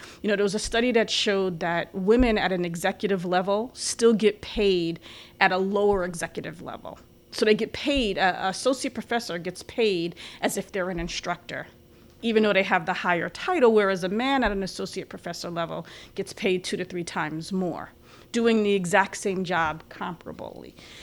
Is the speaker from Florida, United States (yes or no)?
no; The Bronx, New York, United States; I'd never heard of it. I'm from the Bronx in Long Island.